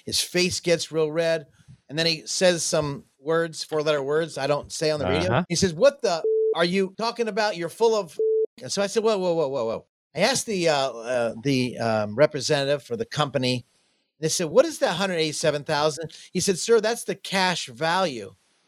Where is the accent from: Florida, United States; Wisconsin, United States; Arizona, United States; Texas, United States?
Florida, United States; Jacksonville